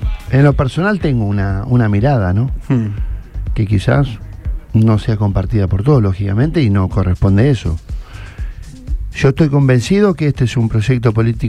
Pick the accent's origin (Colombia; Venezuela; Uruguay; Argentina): Argentina; Yo vengo de la Argentina donde tu viejo te decía estudiar o trabajar o ambas cosas.